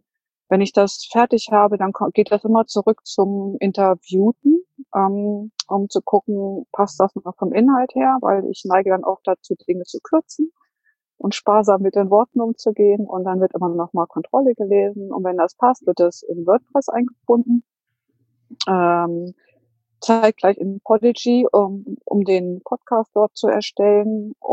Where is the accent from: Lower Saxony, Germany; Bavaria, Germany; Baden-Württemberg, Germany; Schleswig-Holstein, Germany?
Lower Saxony, Germany; Hanover; Ich bin 58 Jahre alt. Ich komme aus Hannover.